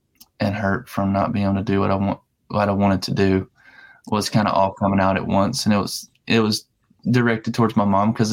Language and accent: English; Alabama, United States; The only reason I sound country is because I'm from Alabama.